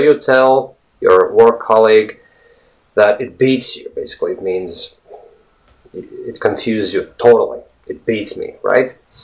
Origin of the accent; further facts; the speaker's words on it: Latvia; first language Latvian; English is a second language; And he wants me to speak a little bit in my native language, which is Latvian, right?